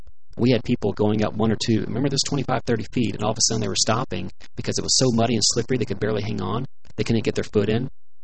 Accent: Atlanta, Georgia, United States; back as a student, growing up in Atlanta, Georgia, I was with my church youth group

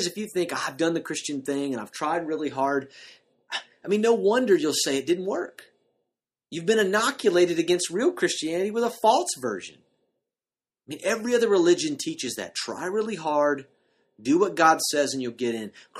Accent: the Carolinas, United States; I mean, I grew up in the Carolinas.

